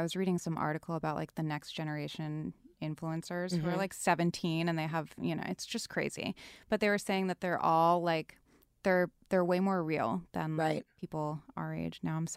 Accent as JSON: {"language": "English", "region": "Rhode Island", "country": "United States", "said": "I'm from Rhode Island"}